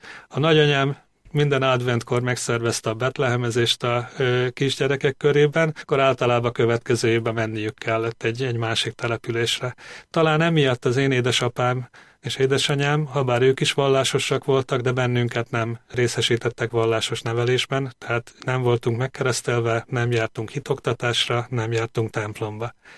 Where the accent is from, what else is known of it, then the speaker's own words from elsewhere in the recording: Kanjiža, Vojvodina, Serbia; Én Magyar Kanizsán születtem, egy tiszaparti kisváros a jelenlegi Szerbiába, az akkori Jugoszláviában, és hát nagyon gazdag és élménydús gyermekkorom volt.